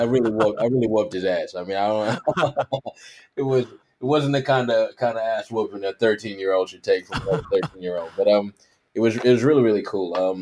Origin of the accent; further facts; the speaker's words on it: New York City, New York, United States; because I grew up in Harlem, we had like a youth center